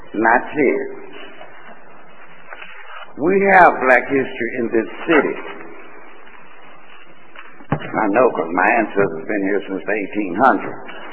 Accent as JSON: {"language": "English", "town": "Dallas", "region": "Texas", "country": "United States", "said": "because I'm from Dallas, and I got relatives all over the city"}